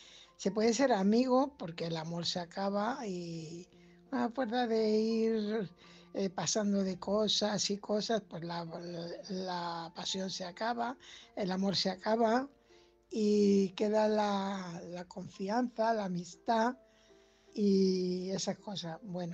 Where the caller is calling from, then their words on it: Fuenlabrada, Community of Madrid, Spain; corresponsal de Fuenlabrada.